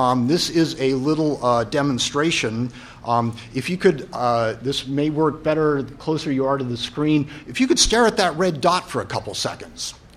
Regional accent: California, United States; I'm from California.

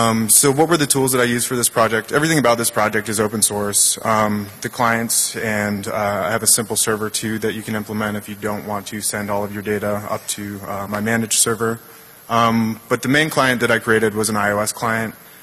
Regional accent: Texas, United States; even though I'm from Texas, I have nothing to do with this project

